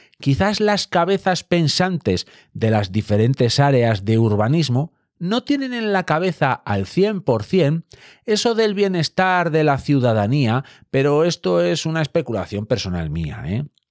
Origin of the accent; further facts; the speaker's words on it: León, Castile and León, Spain; os puedo contar un dicho clásico de mi tierra, y es que si queréis saber si alguien es de León